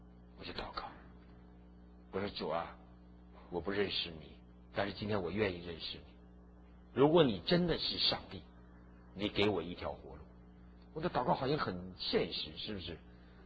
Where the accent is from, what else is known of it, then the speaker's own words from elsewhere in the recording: Heilongjiang, China; 我是长在那个地方的人，我是东北人，黑龙江人，我知道我小时候常常看到路上被冻死的人